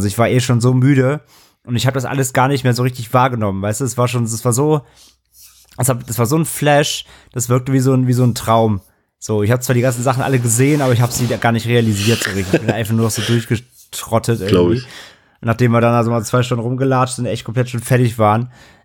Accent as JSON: {"language": "German", "region": "Hamburg", "country": "Germany", "said": "für mich als Hamburger"}